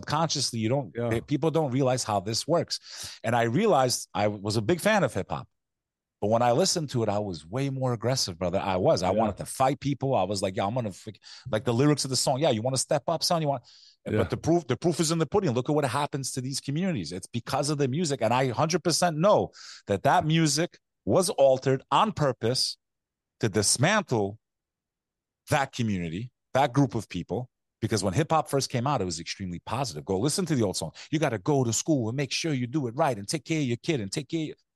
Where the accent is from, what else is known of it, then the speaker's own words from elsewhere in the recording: New York, United States; Like, I grew up in New York